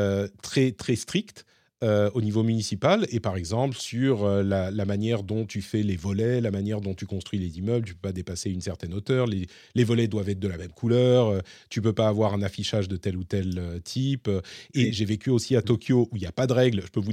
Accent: Paris, Île-de-France, France; j'ai grandi en tant que Parisien

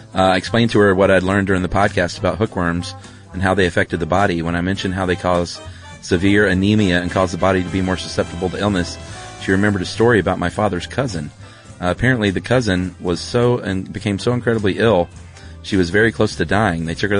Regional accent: Florida, United States; I grew up in Florida, so we spent most of the summer with our shoes off.

